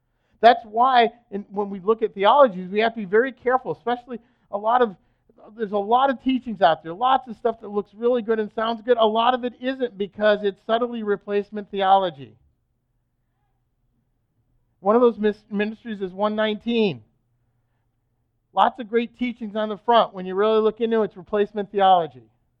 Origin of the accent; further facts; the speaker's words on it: England, United Kingdom; I'm from England myself, but let me tell you, I didn't give it 5 minutes.